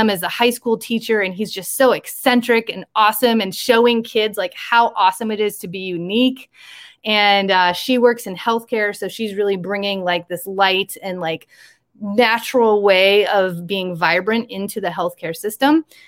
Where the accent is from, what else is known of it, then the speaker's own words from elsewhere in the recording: Iowa, United States; so this is my hometown that I grew up in, very rural Iowa. Very small town that I grew up in.